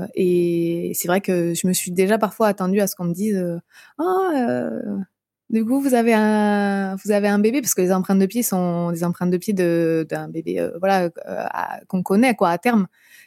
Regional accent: Brittany, France; je suis bretonne à la base, donc j'ai des amis aussi pas très loin de la Bretagne, en Mayenne.

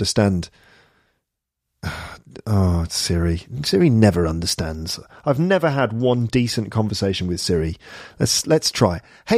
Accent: United Kingdom; as a Brit

